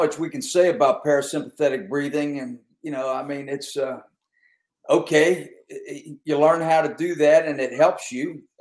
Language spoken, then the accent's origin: English; Pennsylvania, United States; But I'm from Western Pennsylvania, and, you know, Western Pennsylvania was a pretty rough place when it came to competitive athletics.